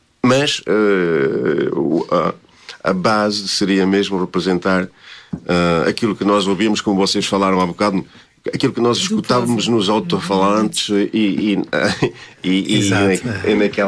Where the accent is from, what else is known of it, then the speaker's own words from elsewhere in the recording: Gondoriz, Viana do Castelo, Portugal; now in France; Eu sou natural de Gondoriz, a freguesia de Gondoriz, de Arcos de Valdevez. Não resido, resido em França e o meu lugar onde nasci é a Lombadinha. É mesmo um lugarzinho muito serrano, aquilo.